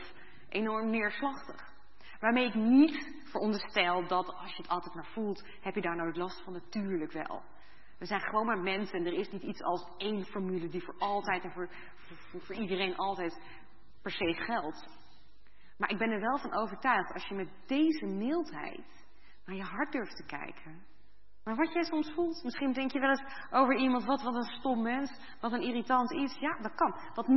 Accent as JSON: {"language": "Dutch", "town": "Hoevelaken", "region": "Gelderland", "country": "Netherlands", "tie": "born or raised there", "said": "Nou, ik ben zelf opgegroeid in Hoevelaken, kennen jullie wel, hè? Wat een lieflijk dorpje, tegen de Veluwe, heel mooi."}